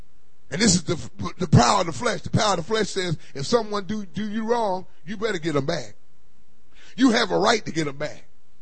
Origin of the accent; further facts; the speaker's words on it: Philadelphia, Pennsylvania, United States; I grew up in Philadelphia. That's how it was. I grew up in the ghettos. I mean the hard, cold ghettos. That's where I grew up in.